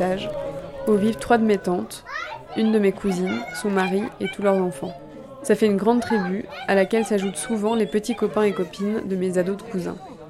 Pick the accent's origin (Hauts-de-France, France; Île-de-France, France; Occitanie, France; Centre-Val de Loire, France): Île-de-France, France; Paris; Toutes les personnes à qui je dis que je viens de Paris me demandent comment est l'ambiance en France